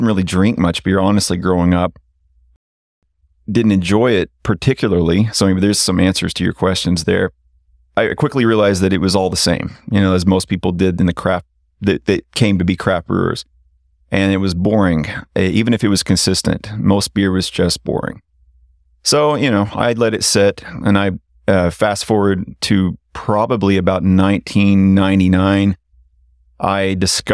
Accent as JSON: {"language": "English", "region": "Oklahoma", "country": "United States", "said": "And remember, I'm from Oklahoma. This is probably the last state to see anything craft."}